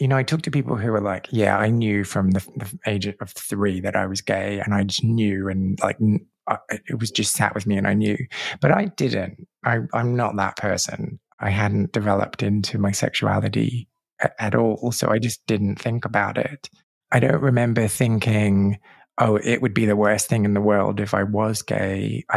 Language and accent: English; Australia; I grew up in Australia.